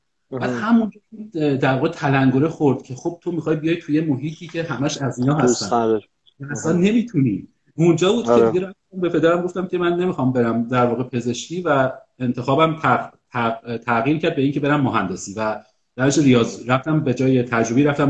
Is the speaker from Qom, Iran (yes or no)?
yes; Qom, Iran; born there; من سال 53 به دنیا اومدم و در قم به دنیا اومدم. پدرم، یعنی در واقع اقوامم، اصلیتشون به کرمانشاه میرسه از یه طرف، مادرم اینا هم به شیراز میرسه.